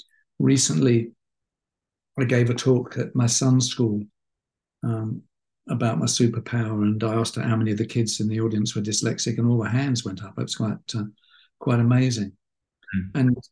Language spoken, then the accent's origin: English; United Kingdom; as a Brit, one of the things that fascinates me about America